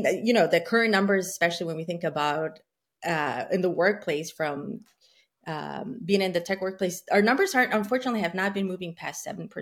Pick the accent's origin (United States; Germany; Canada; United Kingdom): United States; Reseda, California; Yeah, it's interesting because when I was in the Valley, I grew up in San Fernando Valley in Reseda, and it was probably one of the few magnet schools that had, you know, engineering focus.